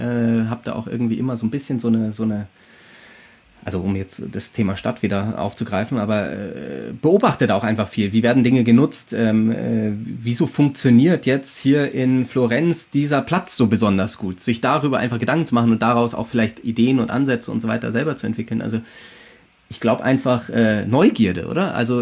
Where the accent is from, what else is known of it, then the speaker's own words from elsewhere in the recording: Scotland, United Kingdom; ich bin in Schottland aufgewachsen